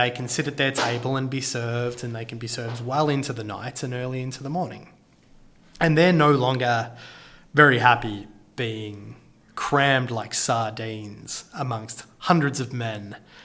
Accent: Victoria, Australia; my home state of Victoria.

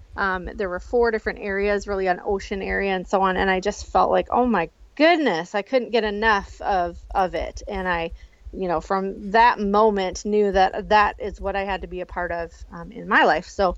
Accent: Minnesota, United States; Well, I grew up and raised in Minnesota, a suburb just west of Minneapolis. And I lived in an apartment growing up

